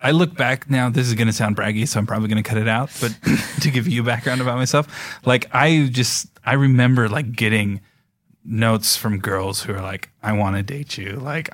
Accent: Yorba Linda, California, United States; so I grew up in Yorba Linda, mm-hmm. very conservative Orange County, as did you.

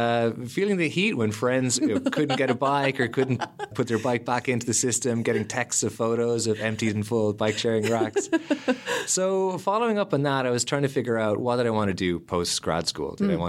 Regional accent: Lismore, Munster, Ireland; I grew up in Ireland in a small country town called Lismore.

